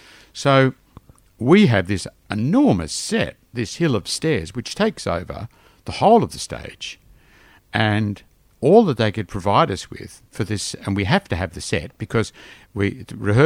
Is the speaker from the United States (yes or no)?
no; Melbourne, Victoria, Australia; being a good old Melbourne boy and growing up in Melbourne in the 50s and the 60s.